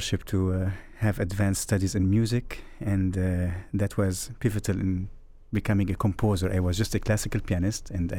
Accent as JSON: {"language": "English", "country": "Germany", "tie": "born there", "second_language": "English", "said": "I was actually born in Germany, and my parents are Syrians."}